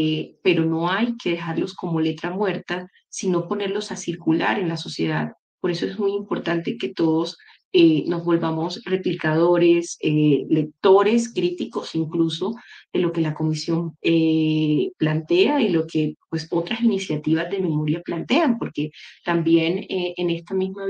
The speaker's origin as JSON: {"language": "Spanish", "country": "Colombia", "said": "cómo nos relacionamos como colombianos"}